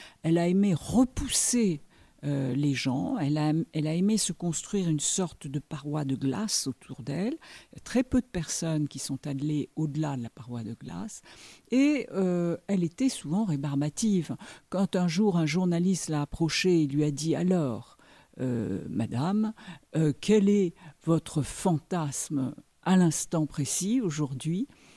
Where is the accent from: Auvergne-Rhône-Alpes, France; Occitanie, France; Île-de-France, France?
Occitanie, France; Perpignan; born there; je suis née à Perpignan, et quand j'avais 15 ans, 17 ans, 18 ans, avec une bande d'amis, nous allions très souvent de l'autre côté de la frontière.